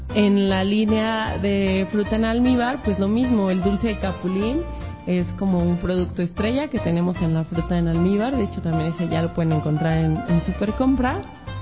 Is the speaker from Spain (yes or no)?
no; Mexico; como mujeres, como jóvenes, como mexicanos, a consumir todo lo de nuestro